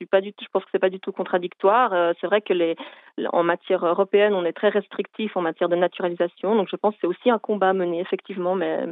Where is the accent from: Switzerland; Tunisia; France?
Switzerland; aujourd'hui j'espère en tant que Suisse, de troisième génération